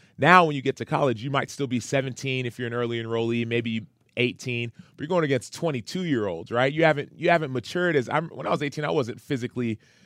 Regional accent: Dallas, Texas, United States; I grew up in Dallas, and I went to school in Austin, a 3-hour drive.

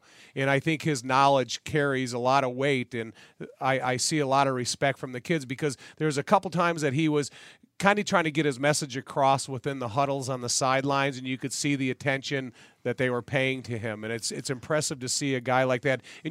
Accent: Joliet, Illinois, United States; between Francis Rudiger, who I was raised with in Joliet

